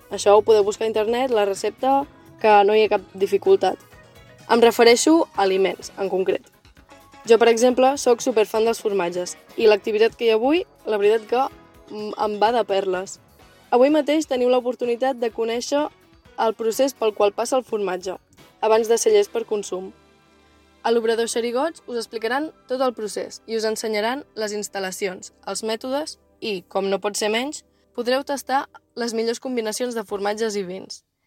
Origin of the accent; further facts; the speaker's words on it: La Múnia, Catalonia, Spain; em toca fer de relacions públiques del meu poble, perquè aquest cap de setmana és la Festa Major de la Múnia.